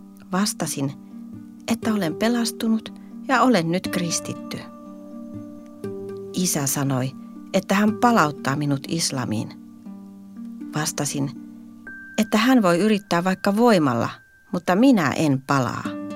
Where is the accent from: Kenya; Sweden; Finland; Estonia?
Kenya; ja olen kotoisin Itä-Keniasta.